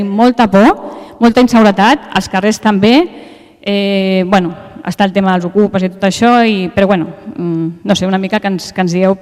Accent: Catalonia, Spain; Jo visc aquí de tota la vida, soc veïna de Sant Quat de tota la vida

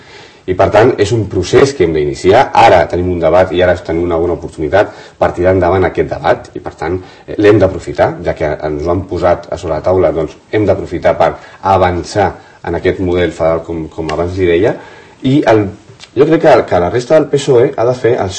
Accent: Catalonia, Spain

